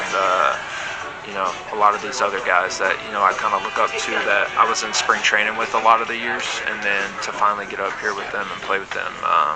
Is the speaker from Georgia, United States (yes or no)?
yes; Georgia, United States; now in Washington, United States; I'm from Georgia.